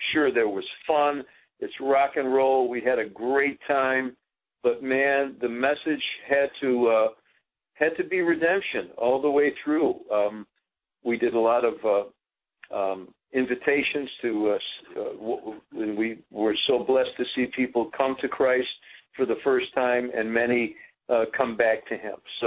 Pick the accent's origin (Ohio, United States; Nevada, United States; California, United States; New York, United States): New York, United States; Syracuse; But, you know, I'm originally from Syracuse, New York.